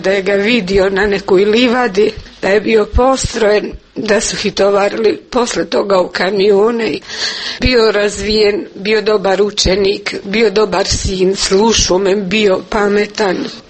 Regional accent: Konjević Polje, Republika Srpska, Bosnia & Herzegovina; Rodom sam od Konjević polja u Glogovoj sam bila udata.

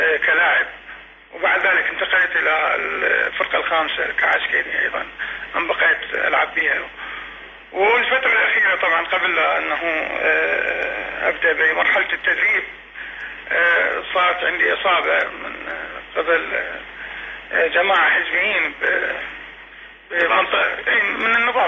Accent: Basra, Basra Governorate, Iraq; طبعا بدايتي بالبصرة، أنا من أحد أبناء البصرة، طبعا ولادتي بالبصرة

